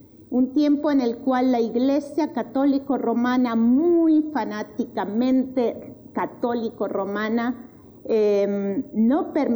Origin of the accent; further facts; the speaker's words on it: Argentina; also born or lived in Ecuador / El Salvador; now in Santo Domingo de Heredia, Costa Rica; soy de América Latina, me crié en Argentina, ahí hice la universidad y todo, pero he vivido varios años en Ecuador, varios años en El Salvador y ahora varios años aquí.